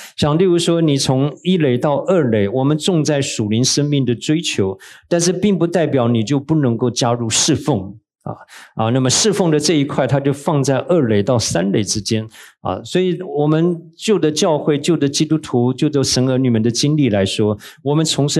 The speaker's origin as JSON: {"language": "Chinese", "country": "Taiwan", "tie": "born or raised there", "said": "我们在台湾长大的"}